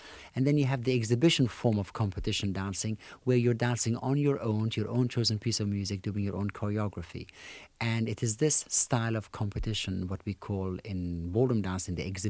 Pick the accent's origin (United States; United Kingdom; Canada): United Kingdom; England; I started ballroom dancing at the age of 14. I was brought up in England